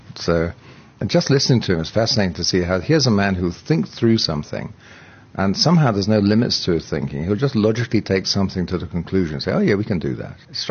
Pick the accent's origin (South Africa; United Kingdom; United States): United Kingdom; hey, I'm happy. I'm British.